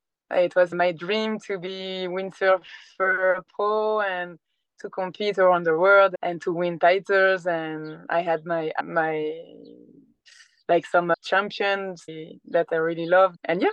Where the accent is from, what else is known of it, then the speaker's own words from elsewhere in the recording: Provence-Alpes-Côte d'Azur, France; English is a second language; I was born in Marseille, in the south of France. Then I grew up in Liban, a very small city, in the beginning of the Alps. So I was an hour and a half away from the coast, from the Mediterranean Sea.